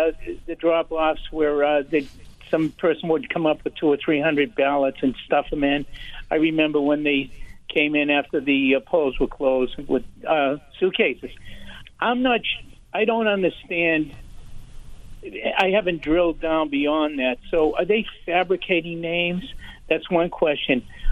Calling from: Arlington, Massachusetts, United States; I'm afraid to say I'm from Arlington, so forget it.

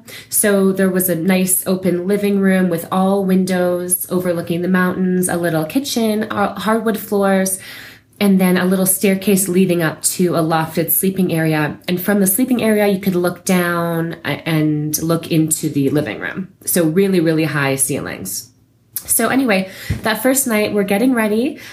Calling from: Santa Fe, New Mexico, United States; I'm calling from Santa Fe, New Mexico.

